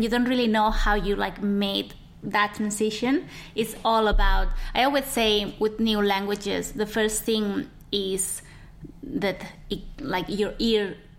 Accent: Catalonia, Spain; first language Catalan; English is a second language; So I'm from Catalonia, and in Catalonia they speak Catalan. That's the first language.

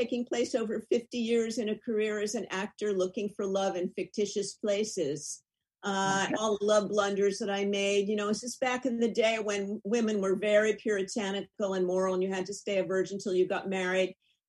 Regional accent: New Haven, Connecticut, United States; I didn't go to Yale, but when I'm from New Haven, so I was in the plays at Yale University when they needed a young woman.

